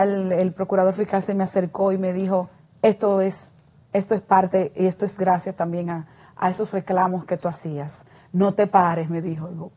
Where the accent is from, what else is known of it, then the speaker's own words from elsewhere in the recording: Sosúa, Puerto Plata, Dominican Republic; porque muchas veces yo digo, vengo de Sosúa, pero me miran y rápidamente digo, sí, pero.